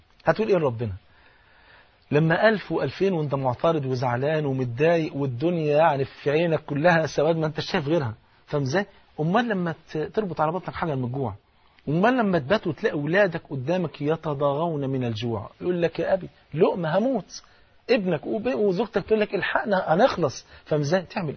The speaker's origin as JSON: {"language": "Arabic", "country": "Egypt", "said": "زي بيقولوا كده المثل البلد عندنا في مصر"}